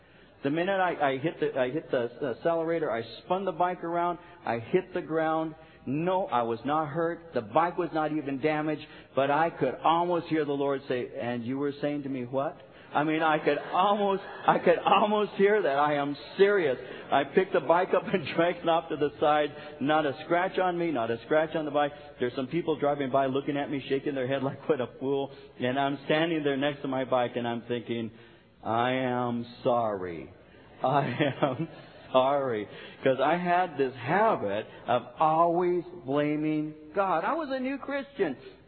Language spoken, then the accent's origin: English; Norwalk, California, United States; I grew up in Norwalk.